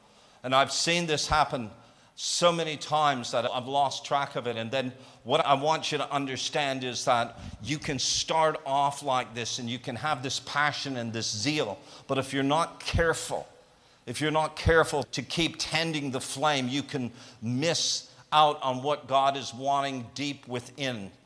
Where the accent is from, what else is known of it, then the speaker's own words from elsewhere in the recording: Toronto, Ontario, Canada; I had done very little travel growing up in Toronto, Canada, and then having family in Detroit in the USA.